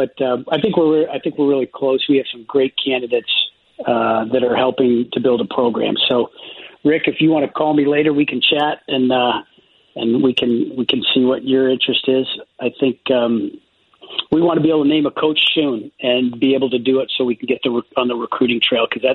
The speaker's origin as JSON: {"language": "English", "town": "South Bend", "region": "Indiana", "country": "United States", "tie": "born or raised there", "said": "And I go back to my early days growing up in South Bend, Indiana, and I used to watch Lefty Smith coach the Notre Dame Irish"}